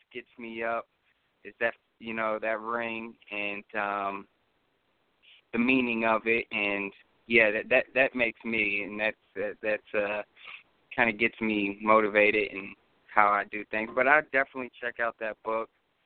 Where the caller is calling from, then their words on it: Indiana, United States; Oh, that's in Indiana.